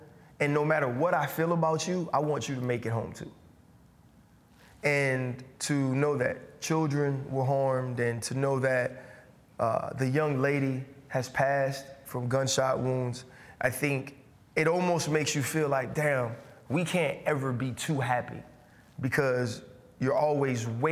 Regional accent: Louisiana, United States; I'm from Louisiana, so I've been to a ton of parades

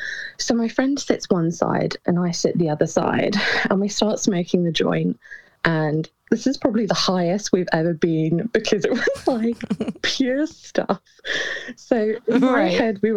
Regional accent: England, United Kingdom; I'm from England.

